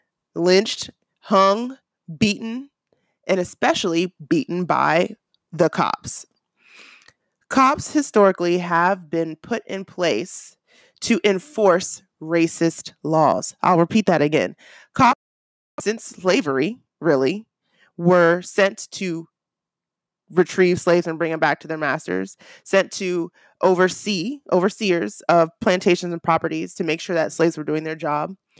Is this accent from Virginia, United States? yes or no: yes; Virginia, United States; I'm from Virginia, so I know a lot of U.S. history.